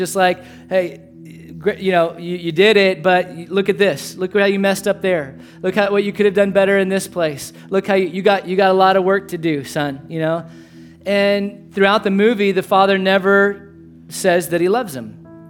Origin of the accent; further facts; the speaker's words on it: Edna, Texas, United States; So I grew up in Edna, Texas, all right? And town of 6,343 people, and a farming community.